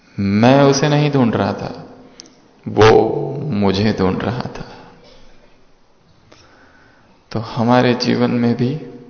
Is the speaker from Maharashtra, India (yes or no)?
yes; Nagpur, Maharashtra, India; also born or lived in Dariyapur / Amravati; वहां से हम नागपुर आए और हमारा बचपन नागपुर में गुजरा। Katol road, seminary hills